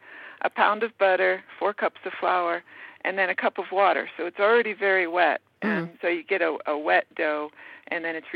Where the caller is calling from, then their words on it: Albuquerque, New Mexico, United States; I'm from Albuquerque.